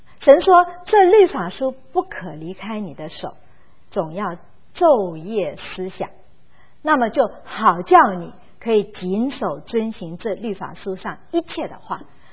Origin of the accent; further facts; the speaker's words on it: China; 我们中国人说一念之差